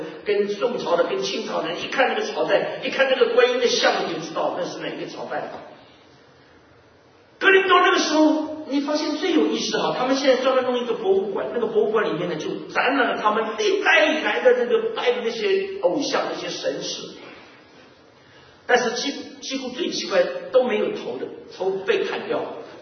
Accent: China; 其实我们中国人也非常熟悉了

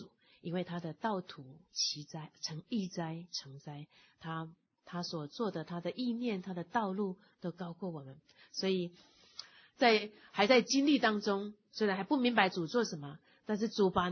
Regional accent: Taiwan; now in United States; 在我从台湾来到美国

